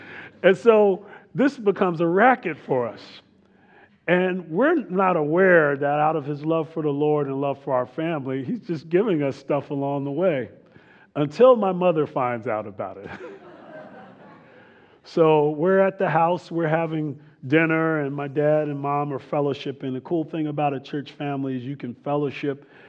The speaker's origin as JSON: {"language": "English", "region": "New Jersey", "country": "United States", "tie": "born or raised there", "said": "I grew up in New Jersey, and I know there's some Jersey guys here."}